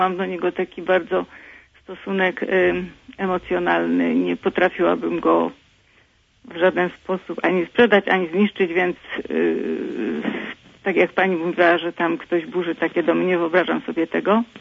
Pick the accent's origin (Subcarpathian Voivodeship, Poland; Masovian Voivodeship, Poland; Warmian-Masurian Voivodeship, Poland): Subcarpathian Voivodeship, Poland; dzwonię ze Śląska, pochodzę z Podkarpacia.